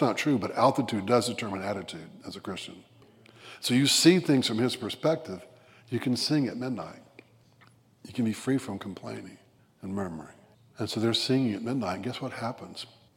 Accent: Birmingham, Alabama, United States; moved away; I didn't know how to hunt anything when I moved here. And I was from Birmingham. I was a city slicker.

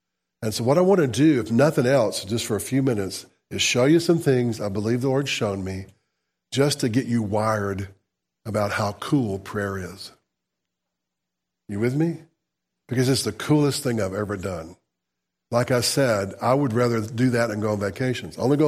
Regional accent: the South, United States; because we're from the South

